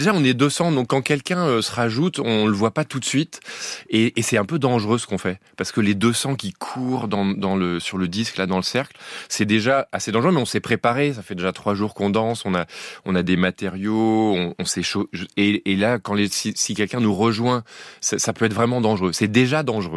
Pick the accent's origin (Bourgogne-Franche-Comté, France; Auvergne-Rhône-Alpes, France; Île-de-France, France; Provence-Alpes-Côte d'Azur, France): Auvergne-Rhône-Alpes, France; Chambéry; born there; parce que je suis né à Chambéry